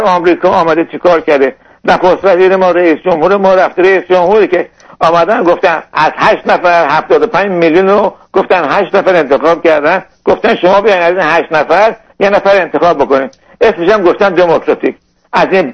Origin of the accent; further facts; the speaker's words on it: Iran; ما ایرانی هستیم،